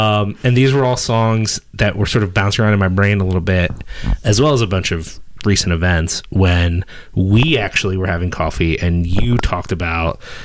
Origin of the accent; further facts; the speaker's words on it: Philadelphia, Pennsylvania, United States; born there; So I still think of myself as a Philadelphian because that's where I was born. I lived there on and off for a long time.